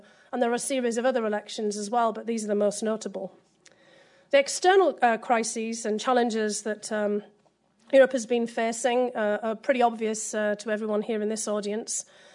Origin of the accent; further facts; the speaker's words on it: United Kingdom; Being originally British, I always worry about people with their umbrellas